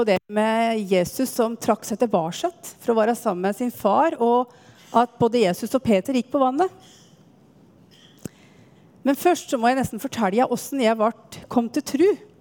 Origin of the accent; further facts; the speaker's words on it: Sigdal, Buskerud, Norway; Jeg har aldri gått på noen søndagsskole. Det finnes ingen bedehus i Sigdal der jeg kommer fra.